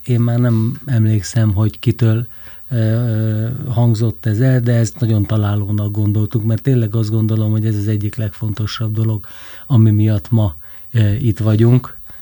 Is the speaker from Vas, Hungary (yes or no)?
yes; Vas, Hungary; mert én Szombathely mellett nőttem föl